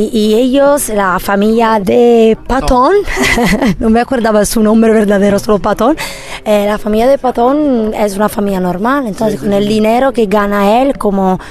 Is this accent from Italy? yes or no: yes; Italy; Spanish is a second language; yo soy de Italia, entonces el fútbol, soccer, es algo que, el calcio, es algo que pertenece a la vida normal de cada persona